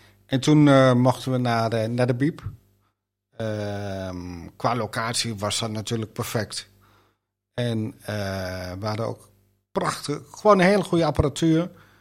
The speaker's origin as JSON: {"language": "Dutch", "town": "Enter", "region": "Overijssel", "country": "Netherlands", "tie": "born or raised there", "lives_now": "Almelo, Netherlands", "said": "Ik ben opgegroeid in Enter. En ik woon sinds 28 december 1989 in Almelo."}